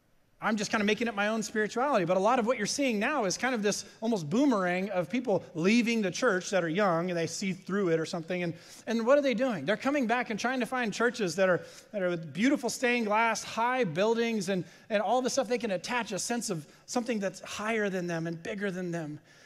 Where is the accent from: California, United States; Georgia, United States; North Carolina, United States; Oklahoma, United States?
California, United States; We grew up in Southern California, so Disneyland was not super high priced back then